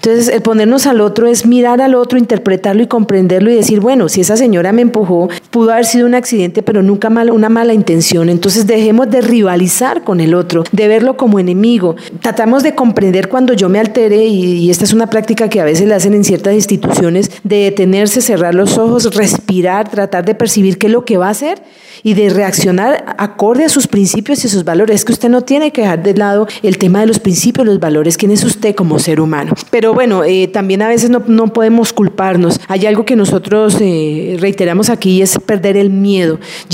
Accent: Colombia; de que esto puede ser positivo para nosotros como colombianos.

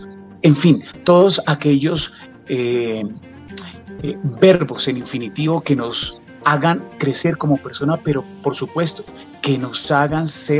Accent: Colombia

